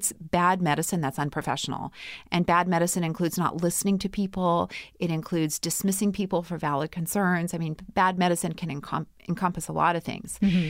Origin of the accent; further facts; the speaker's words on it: Winnipeg, Manitoba, Canada; I'm from Winnipeg. What else do you say when it's minus 40?